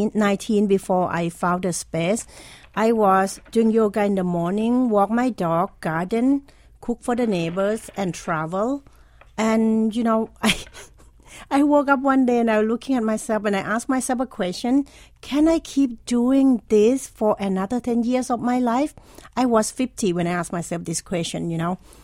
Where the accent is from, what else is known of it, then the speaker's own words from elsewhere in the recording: Thailand; now in Philadelphia, United States; I know that Philadelphia is a big food community. And I think because I moved from Thailand, I came here.